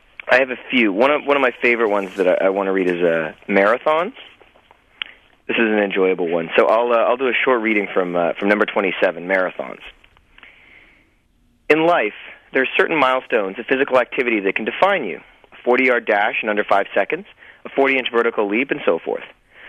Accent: Toronto, Ontario, Canada; I grew up in Toronto, Canada, in the city.

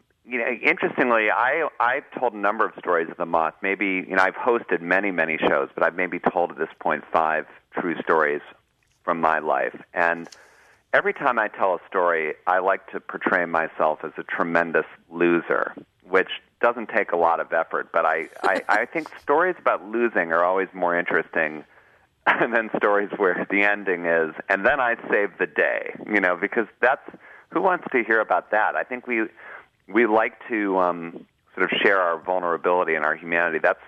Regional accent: Cleveland, Ohio, United States; you know, I'm from Cleveland, so I have this love affair right now with LeBron James

